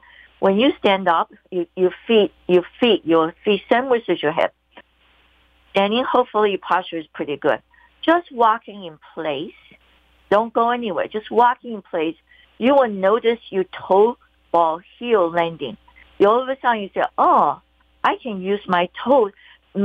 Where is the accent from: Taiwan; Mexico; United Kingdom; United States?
Taiwan; I love the blood type because growing up in Taiwan, I think Chinese and Japanese, we talk about blood type a lot.